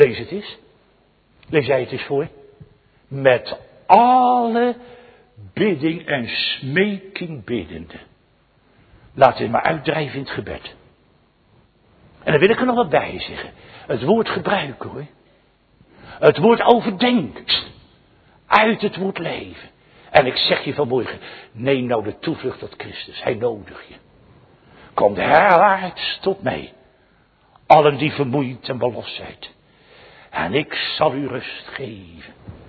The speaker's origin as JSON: {"language": "Dutch", "town": "Scheveningen", "region": "South Holland", "country": "Netherlands", "tie": "born there", "said": "Ik ben in Scheveningen geboren, dat weet je."}